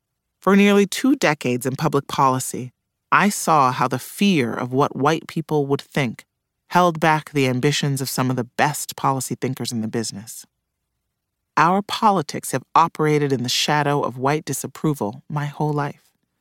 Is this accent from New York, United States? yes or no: no; Chicago, Illinois, United States; In my hometown of Chicago